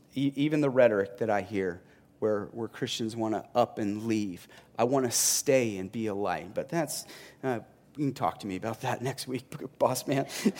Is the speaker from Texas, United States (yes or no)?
yes; Texas, United States; born there; I was born in Texas. Sometimes I go, but then you're like, "I live in Texas."